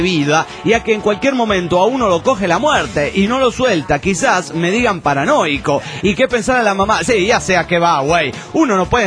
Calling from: Juliaca, Puno, Peru; de Juliaca, Perú.

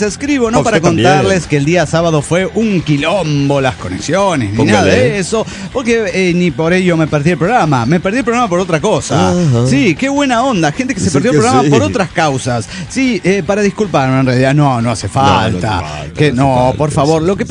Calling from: Guanajuato, Mexico; de Guanajuato, México.

